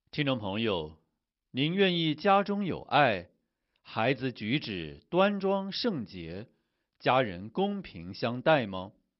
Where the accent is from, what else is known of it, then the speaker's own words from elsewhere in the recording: China; 我们中国人的名字取名的时候，这个名字好像都有一个意义